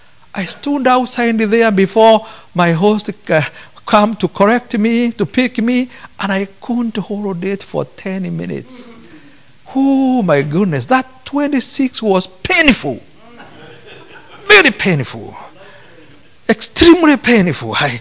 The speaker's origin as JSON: {"language": "English", "country": "Kenya", "said": "I come from Kenya. 26 is very hot because it's 26 Celsius."}